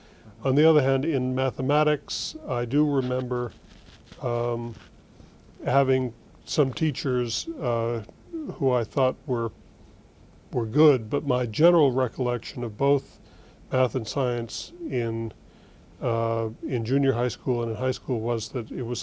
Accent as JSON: {"language": "English", "town": "Hanover", "region": "New Hampshire", "country": "United States", "tie": "born or raised there", "said": "Okay, I was born and brought up in Hanover, New Hampshire."}